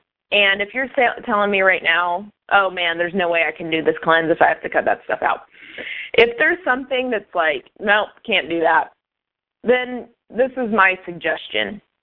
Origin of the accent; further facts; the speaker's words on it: Midwest, United States; now in San Francisco, United States; I'm originally from the Midwest.